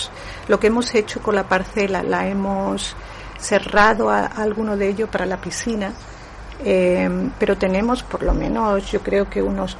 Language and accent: Spanish; Marbella, Andalusia, Spain; now in Los Angeles, United States; Sí, yo soy de aquí, aunque resido en Los Ángeles, pero sí que, bueno, soy de Marbella, esta es mi tierra